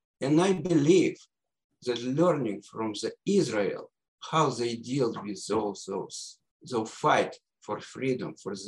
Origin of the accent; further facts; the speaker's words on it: Canada; also born or lived in Minsk, Belarus; okay, I'm Canadian Jew